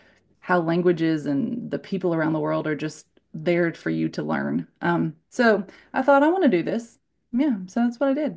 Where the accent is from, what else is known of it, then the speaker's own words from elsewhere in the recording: the South, United States; And I'm from the South, so we just say Madam Arnold.